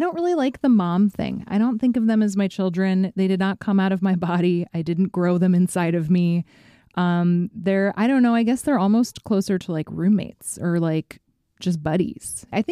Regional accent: Fairbanks, Alaska, United States; which is 13 miles south of my hometown of Fairbanks, Alaska.

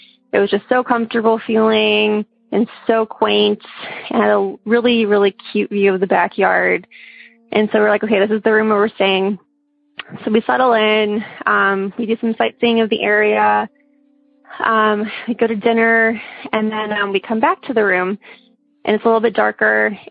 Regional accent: Chicago, Illinois, United States; I'm from Chicago originally, so my boyfriend wanted to take me somewhere where the leaves changed because he knew I missed fall.

